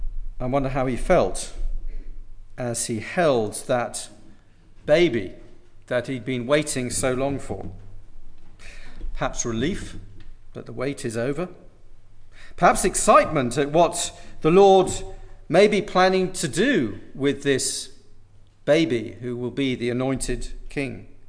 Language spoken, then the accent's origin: English; United Kingdom; And I was thinking this could be a prism through which you viewed the whole Brexit process in my home country.